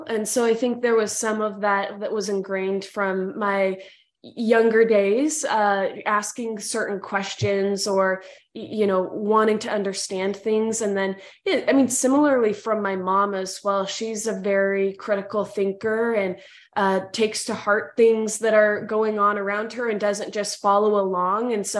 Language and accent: English; Utah, United States; now in Seattle, United States; So currently live in Seattle, Washington. So I've lived here for 3 years now, but grew up in Utah, actually.